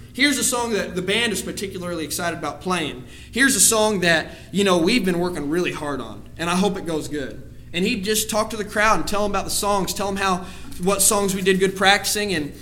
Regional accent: Dugger, Indiana, United States; You know, here I am from Duggar.

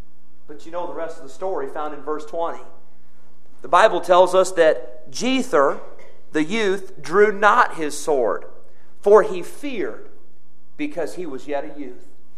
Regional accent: Midwest, United States; I grew up in the Midwest.

